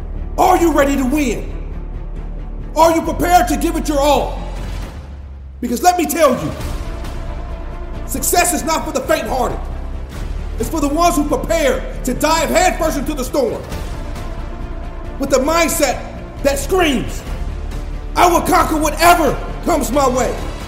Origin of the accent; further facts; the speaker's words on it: Pontiac, Michigan, United States; I grew up in Pontiac, Michigan, where most young men don't live to see their 18th birthday.